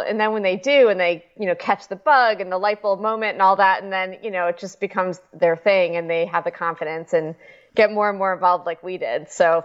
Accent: Chicago, Illinois, United States; And I'm from Chicago. So everybody did ice skating and I wasn't very good at that.

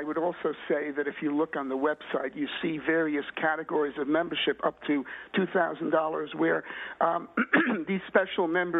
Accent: New York, United States; I'm a New Yorker born and bred

